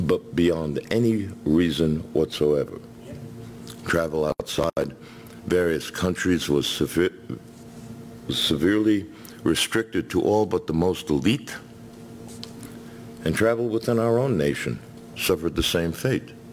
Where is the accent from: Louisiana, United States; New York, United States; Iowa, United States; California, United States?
New York, United States; because I'm from New York. And as soon as you make a stupid law, I have six ways around it.